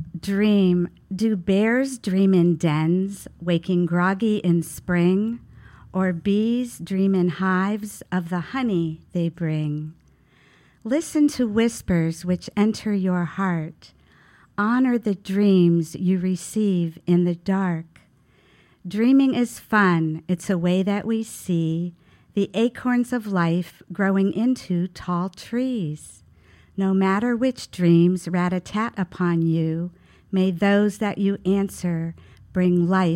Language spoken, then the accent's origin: English; Youngstown, Ohio, United States; In a suburb of Youngstown, Ohio.